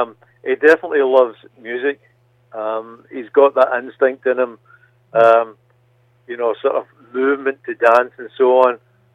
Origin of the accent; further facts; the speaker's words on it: United Kingdom; because we're the British reserve that we tend to have.